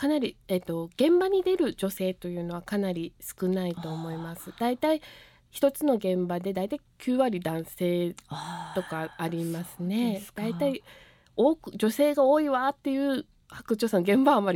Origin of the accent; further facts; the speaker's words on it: Nagasaki, Japan; やはり私長崎市、長崎出身で、長崎っていうのはすごくあの歴史が、いろんな歴史がある町ですので